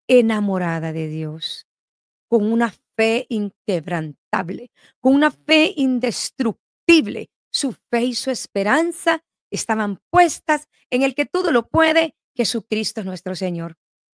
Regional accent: Guatemala; born there; Sabes, yo soy guatemalteca, nací un 19 de septiembre de 1974 en Guatemala.

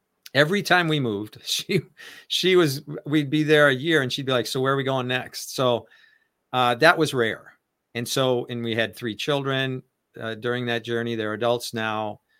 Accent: Wisconsin, United States; I grew up in Wisconsin and I wanted to fly.

